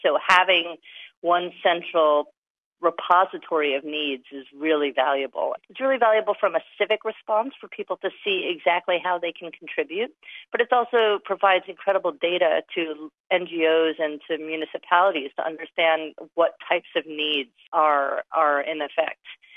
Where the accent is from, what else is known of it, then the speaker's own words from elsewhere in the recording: United States; I come from the States where everybody uses online wedding registries